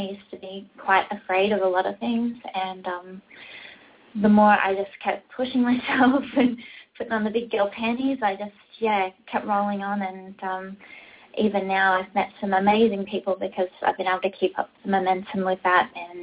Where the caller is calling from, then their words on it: Los Angeles, California, United States; Yes, I'm calling from Los Angeles today.